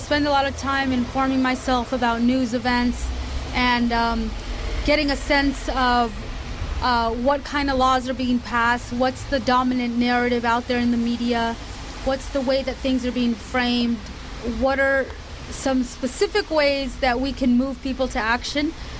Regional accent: California, United States; starting in California, my home state.

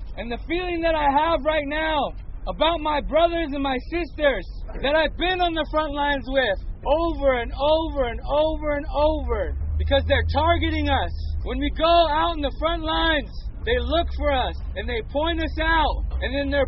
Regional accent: Montana, United States; I'm from the Blackfeet Nation. I've been in Standing Rock since August

